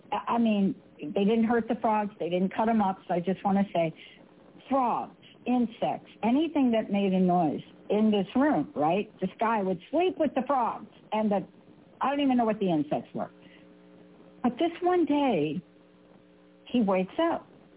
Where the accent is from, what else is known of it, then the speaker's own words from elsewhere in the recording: Bronx, New York, United States; Growing up in the Bronx, like, my dad, hello, backyard, once upon a time when we actually moved from where we lived in the projects, we had a backyard.